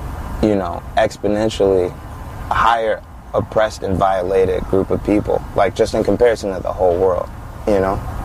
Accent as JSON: {"language": "English", "town": "Chicago", "region": "Illinois", "country": "United States", "said": "And I don't know if that's because I'm from Chicago, or because he made great music, or because he's a black man."}